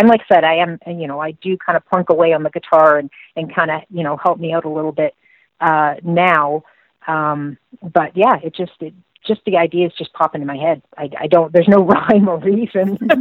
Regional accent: Nova Scotia, Canada; born there; I was born in Nova Scotia, so, you know, East Coast through and through.

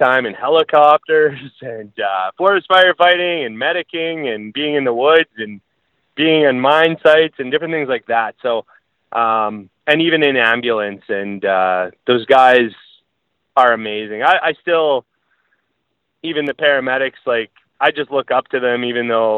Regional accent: Delisle, Saskatchewan, Canada; I also remember I grew up in Delisle, Saskatchewan

